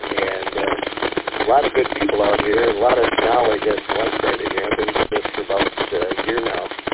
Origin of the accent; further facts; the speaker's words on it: Grambling, Louisiana, United States; I'm from Grambling, but I'm out in Linden right now.